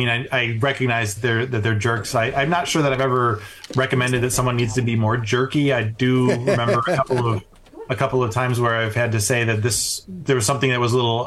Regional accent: Chicago, Illinois, United States; born there; now in California, United States; I was born in Chicago, so Chicago Bears are one of my team.

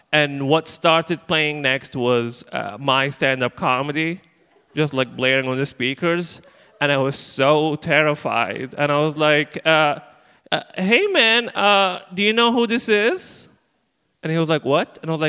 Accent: Libya; I'm originally from Libya

